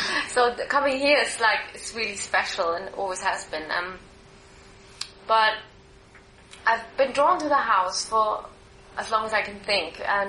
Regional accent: Munich, Bavaria, Germany; moved away as an adult; now in London, United Kingdom; And I'm originally from Germany, from Munich, actually, and I've lived here in London over 20 years.

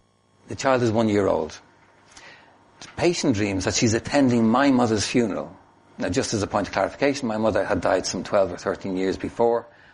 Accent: Dublin, Leinster, Ireland; accent: Hiberno English; I kind of fell in love with the ambiguity of idiom between languages and culture growing up in Dublin, speaking Hiberno English as my vernacular

